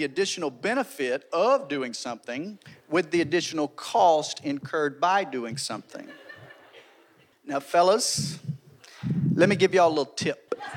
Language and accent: English; Conehatta, Mississippi, United States; Now, I'm from Conahatta, Mississippi, and we don't have no tendering going on in Conahatta.